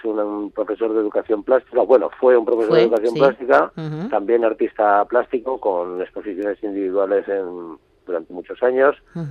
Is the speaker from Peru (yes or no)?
no; Zaragoza, Aragon, Spain; Bueno, nosotros somos los tres de Zaragoza, ¿sí?, los tres iniciadores.